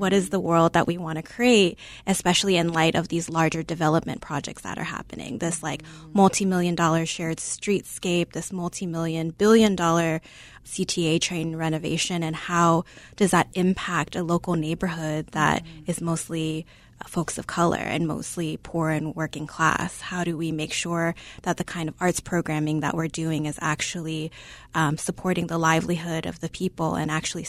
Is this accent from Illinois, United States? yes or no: yes; Chicago, Illinois, United States; Yeah, so I grew up in Edgewater, Uptown area.